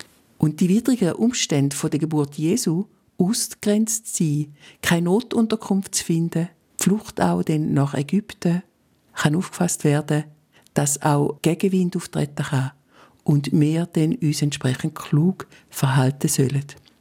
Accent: Switzerland; Auch bei uns in der Schweiz gibt es immer wieder Kindermissbrauch.

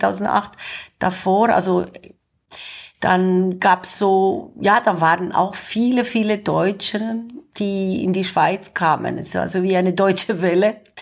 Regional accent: Thessaloniki, Central Macedonia, Greece; moved away as an adult; also born or lived in Cyprus / Germany; now in Switzerland; Also ich bin Griechin, die in Zypern geboren ist und in Thessaloniki in Nordgriechenland aufgewachsen ist. Ich habe sozusagen 17 Jahre in Thessaloniki gelebt, 17 Jahre in Deutschland und in der Schweiz lebe ich seit über 18 Jahren.

